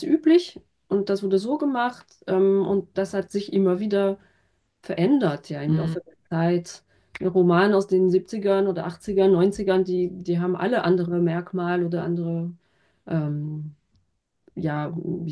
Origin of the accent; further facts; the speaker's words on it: Marche-en-Famenne, Wallonia, Belgium; Ich komme ja aus Marchand-Famenne und dort wird Le Matoufet vorbereitet.